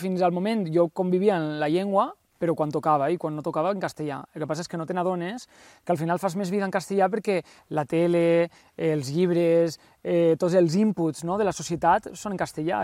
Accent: La Vila Joiosa, Valencian Community, Spain; jo vinc d'un poble que, de fet, vull dir, és 50-50, perquè jo vinc de la Vila Joiosa, vull dir, està al costat de Benidorm.

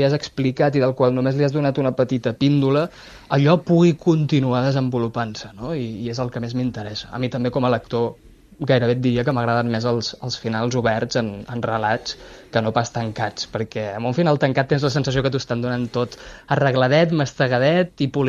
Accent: Navàs, Catalonia, Spain; gran en un poble a l'interior de Catalunya, i aquí el meu referent lingüístic van ser les persones grans del meu poble, que és Navàs.

